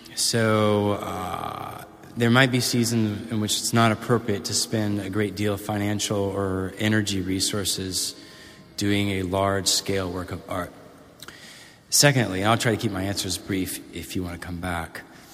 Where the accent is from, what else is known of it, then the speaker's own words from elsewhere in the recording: Guatemala; But I will say, I grew up in Guatemala, and a lot of my friends were amazing, dear human beings, but with not a lot of money.